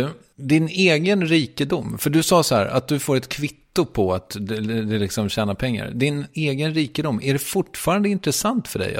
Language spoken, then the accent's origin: Swedish; Strängnäs, Södermanland, Sweden; Vet du att jag kommer från Strängnäs?